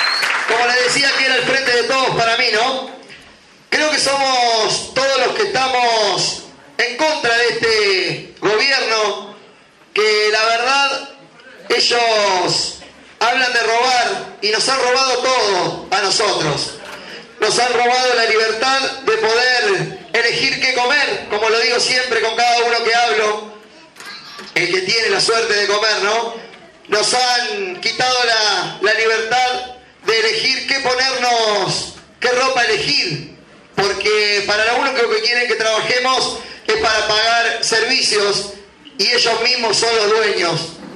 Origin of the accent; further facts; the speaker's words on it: Rawson, Chubut, Argentina; La verdad, la mayoría me conoce. Soy acá de Rawson.